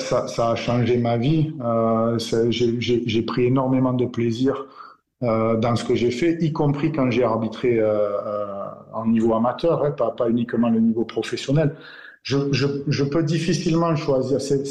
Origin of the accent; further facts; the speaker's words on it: Collioure, Occitanie, France; J'irai faire quelques matchs chez moi à Collioure, à Prats de Molló et tout ça, comme à l'époque.